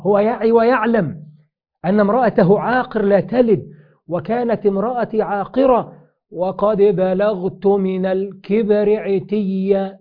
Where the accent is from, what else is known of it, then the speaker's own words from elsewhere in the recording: Egypt; عندنا في مصر مثل يقول: ابن الشيبة يتيم